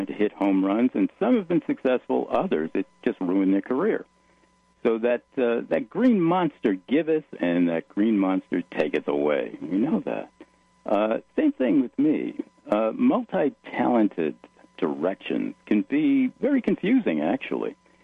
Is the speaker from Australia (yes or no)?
no; Rhode Island, United States; I'm from Rhode Island originally.